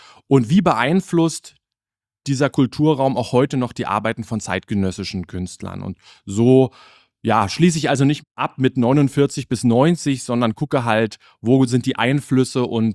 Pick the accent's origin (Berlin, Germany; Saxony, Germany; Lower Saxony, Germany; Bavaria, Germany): Berlin, Germany; Ich bin 40 geworden und habe bis dahin mein Leben immer nach vorne gelebt. Also ich bin 84 in Ostberlin geboren und meine ersten Kindheitserinnerungen sind sehr rudimentär an die DDR.